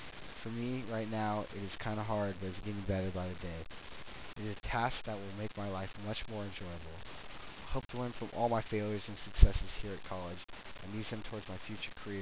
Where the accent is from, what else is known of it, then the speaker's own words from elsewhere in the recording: San Jose, California, United States; I am from San Jose, California, which is in the San Francisco Bay Area. And although I go to school down here in Southern California, I always claim Northern California is my hometown.